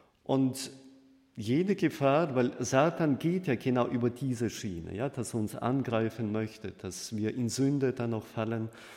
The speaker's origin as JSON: {"language": "German", "country": "Russia", "tie": "born or raised there", "said": "In den 70er, 80er Jahren war es zumindest damals bei uns in Russland so, dass der Fernseher eben mehr salonfähig wurde. Und ich habe das ja mehr im Nachhinein so mitbekommen, weil ich damals noch Kind war"}